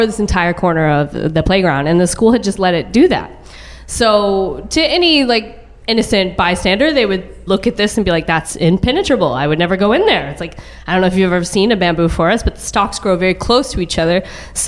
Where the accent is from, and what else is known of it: Dallas, Texas, United States; born or raised there